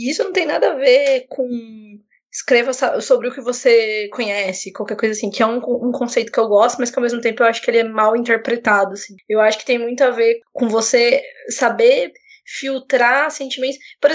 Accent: São Paulo, Brazil; eu sou do interior de São Paulo e tudo mais

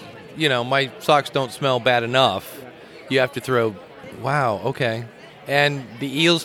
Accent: Akron, Ohio, United States; Akron, Ohio.

